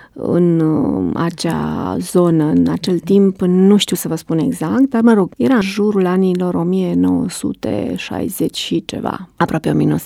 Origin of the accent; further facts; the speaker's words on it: Tecuci, Galați County, Romania; M-am născut într-un oraș de provincie, Tecuci, județul Galați. A fost și este o bucurie de fiecare dată când ajung acasă să-mi amintesc de anii copilăriei.